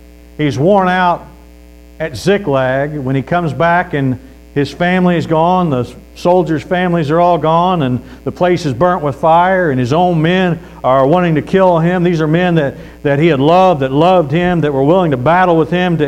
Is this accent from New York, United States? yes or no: no; St. Joseph, Missouri, United States; I'm originally from St. Joe, Missouri, home of the Pony Express and Jesse James.